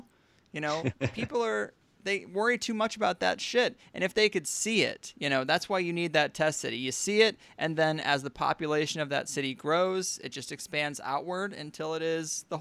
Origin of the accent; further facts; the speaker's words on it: St. Louis, Missouri, United States; Oh, that's my hometown.